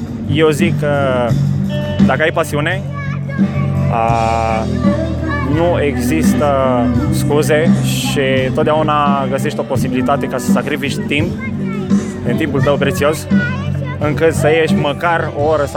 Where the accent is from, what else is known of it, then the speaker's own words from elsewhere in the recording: Oradea, Bihor County, Romania; eu sunt din Oradea, am 27 de ani împliniți.